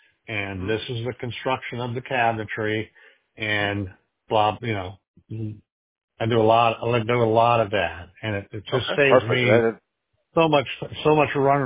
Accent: Tampa, Florida, United States; born there; I was born in Tampa. And I go to Tampa all the time.

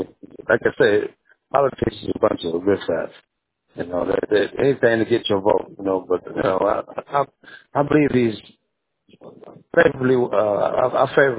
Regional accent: Wisconsin, United States; I'm all for Democrats, man. I'm from Wisconsin. From one of those states, right?

